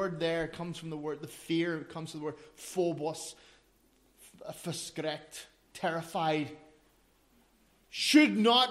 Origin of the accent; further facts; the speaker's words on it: Ireland; now in Finland; as an Irishman